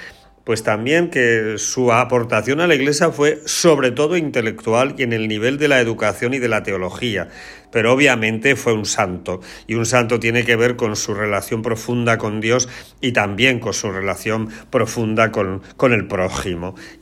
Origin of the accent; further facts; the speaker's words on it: Porcuna, Andalusia, Spain; Y en mi pueblo de Porcuna, pues es el día que se llama el Domingo de las Flores.